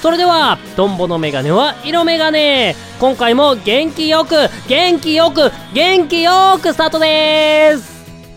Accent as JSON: {"language": "Japanese", "region": "Hokkaido", "country": "Japan", "tie": "born or raised there", "moved": "yes", "lives_now": "Tokyo, Japan", "said": "もともと私、東京来るまでは、北海道で育ってたんで、あんまりエアコンっていうものをね、知らなかったわけですよ。"}